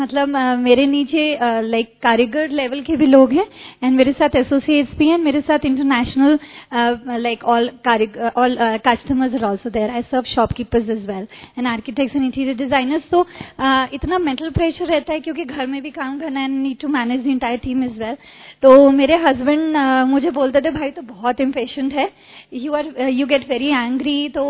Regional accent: Lucknow, Uttar Pradesh, India; मैं लखनऊ से आई हूँ

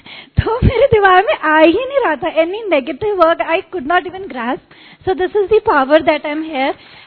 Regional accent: Lucknow, Uttar Pradesh, India; मैं लखनऊ से आई हूँ

